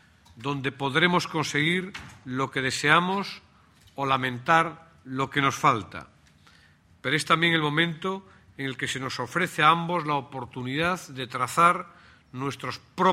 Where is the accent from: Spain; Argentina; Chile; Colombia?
Spain; Galicia; que soy gallego, de una tierra española que comparte con Portugal la lengua y otras esencias fundamentales del ser y sentir de las gentes